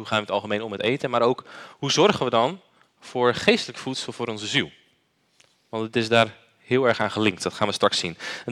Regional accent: Groningen, Netherlands; Maar ik kom uit Groningen en daar is het echt een traditie.

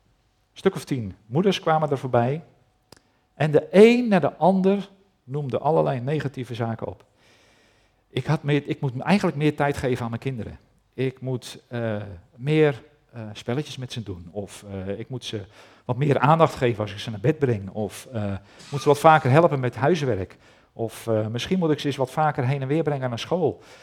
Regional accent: Netherlands; We zijn Nederlanders, hè? En Nederlanders staan er bekend om dat ze een kritisch volkje zijn.

